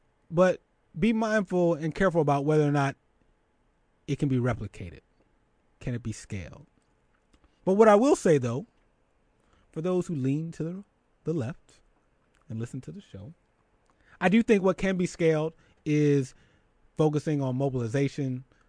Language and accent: English; Philadelphia, Pennsylvania, United States; I got called out by some of my friends who know I'm from Philly